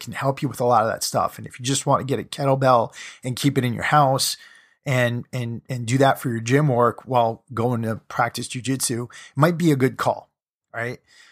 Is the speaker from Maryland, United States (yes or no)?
no; Connecticut, United States; now in California, United States; I live in California. I grew up in Connecticut